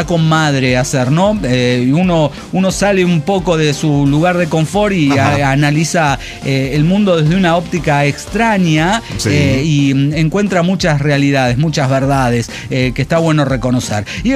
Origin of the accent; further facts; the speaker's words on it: Puerto Rico; Soy un negro nacido y criado en Puerto Rico. Mi apellido paterno es judío sefaradí